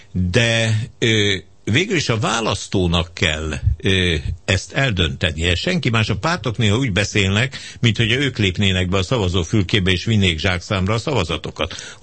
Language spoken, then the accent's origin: Hungarian; Hungary; mint magyar szavazópolgárnak